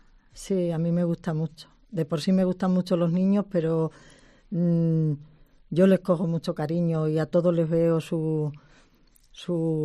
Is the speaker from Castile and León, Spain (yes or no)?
yes; Palencia, Castile and León, Spain; yo vengo de Palencia